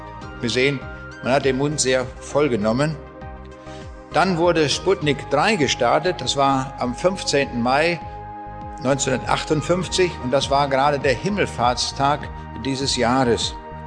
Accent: Braunschweig, Lower Saxony, Germany; Ich komme aus Braunschweig. Wo liegt Braunschweig?

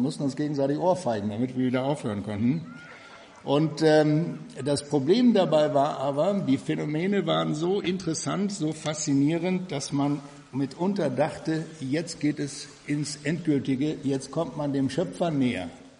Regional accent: Namibia; now in Germany; Ich bin in Namibia geboren und aufgewachsen

